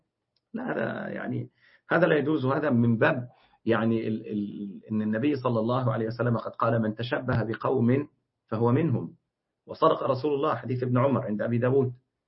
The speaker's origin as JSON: {"language": "Arabic", "country": "Egypt", "said": "وفي بلاوي كتير بتحصل زي اللي شفناه النهاردة عندنا في مصر، غير الناس اللي هتكسر إزاز في الشارع."}